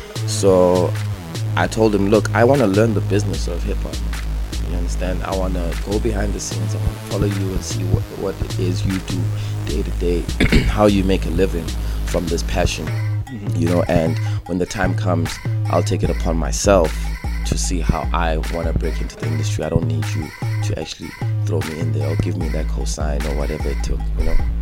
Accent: Queenstown, Eastern Cape, South Africa; now in Johannesburg, South Africa; I'm from Queenstown.

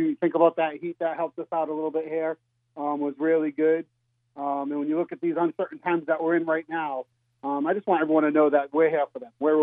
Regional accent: Rhode Island, United States; I'm originally from Rhode Island.

